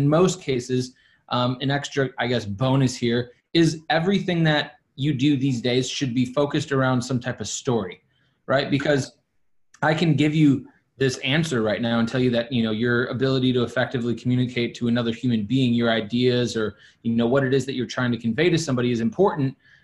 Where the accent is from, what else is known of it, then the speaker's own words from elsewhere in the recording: Milwaukee, Wisconsin, United States; also born or lived in New York City, United States / Miami, United States; then to New York City for a year, then to Miami for 5 years, and now ultimately back to my hometown here in Milwaukee.